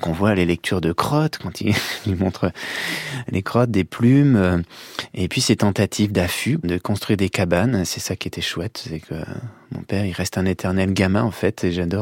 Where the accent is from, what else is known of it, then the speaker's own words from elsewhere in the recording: Chamagne, Grand Est, France; moi j'ai grandi à Chamagne, là où il est né, Claude Gelée.